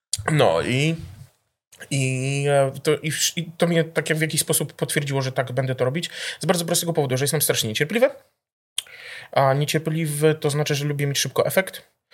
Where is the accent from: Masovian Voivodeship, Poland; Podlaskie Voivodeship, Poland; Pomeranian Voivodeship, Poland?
Masovian Voivodeship, Poland; Warsaw; jestem z Warszawy.